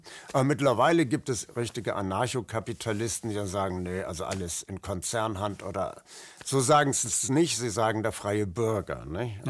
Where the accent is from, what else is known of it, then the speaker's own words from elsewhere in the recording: Flensburg, Schleswig-Holstein, Germany; ich bin dann am Werftarbeiterviertel aufgewachsen in Flensburg, ne? In so einem richtigen Industriegebiet.